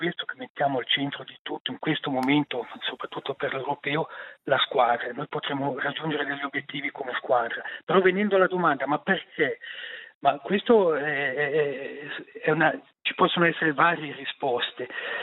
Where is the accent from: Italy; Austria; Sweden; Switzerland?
Switzerland; Forse sto scoprendo che noi svizzeri ci dimentichiamo troppo facilmente da dove arriviamo